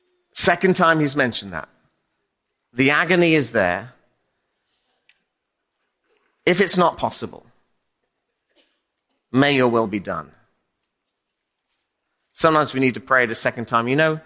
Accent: Teignmouth, South West England, United Kingdom; Now, my hometown is a place called Tynmouth in the southwest of England. It's a beautiful place.

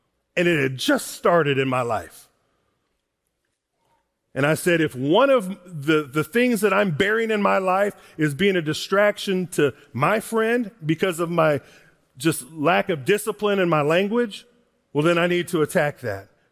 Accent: Kansas, United States; And I'm from Kansas.

